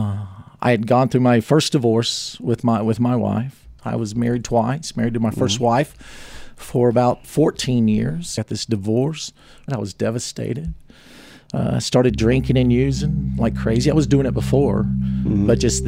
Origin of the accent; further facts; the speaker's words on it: Hendersonville, Tennessee, United States; At the age of 18, growing up in Hendersonville, I just felt like I had itchy feet. I had to get out.